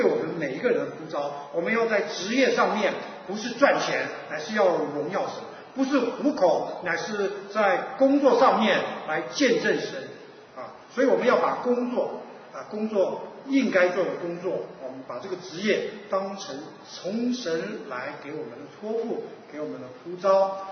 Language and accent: Chinese; China; 但是因为我们中国人啊，我们中国人